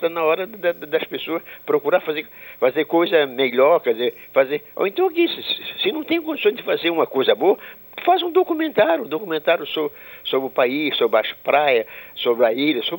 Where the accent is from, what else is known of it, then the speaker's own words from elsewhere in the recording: Brazil; Eu sou brasileiro, adoro o meu país.